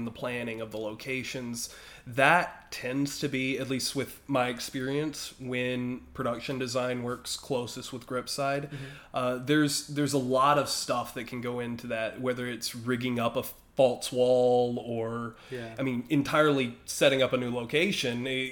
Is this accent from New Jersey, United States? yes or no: no; North Carolina, United States; I'm from North Carolina. I don't have the wonderful. Valley accent.